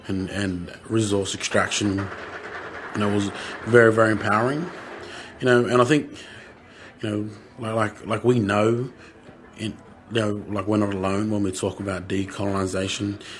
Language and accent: English; Sydney, New South Wales, Australia; born there; now in Brisbane, Australia; I was born in Sydney, but been a part of the Brisbane community since 1997. Very proud Brisbane Black.